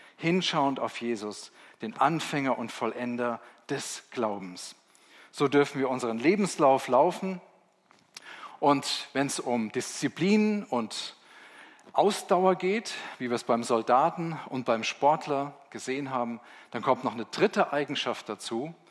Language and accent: German; Busenhausen, Rhineland-Palatinate, Germany; also born or lived in Helmenzen; Ich komme aus Busenhausen. Oh, peinlich. Okay. Zum Glück sind wir später nach Helmensen gezogen, dann ging es dann wieder. Wir haben dann Bauernhof.